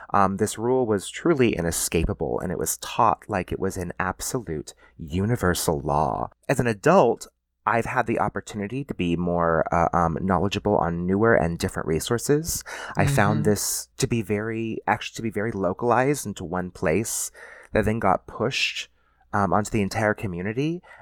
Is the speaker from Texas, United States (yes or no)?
yes; Texas, United States; You know, so like I grew up in Texas. I mean, growing up in Texas has something to do with this